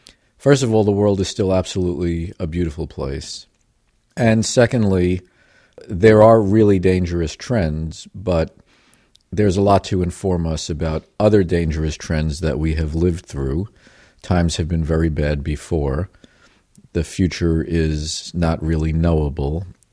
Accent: New York, United States; to the extent that I have grown up, I grew up around Long Island, and you know, I have some perspective.

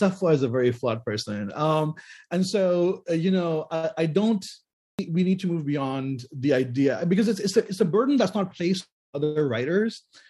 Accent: Pakistan; When I was growing up in Pakistan

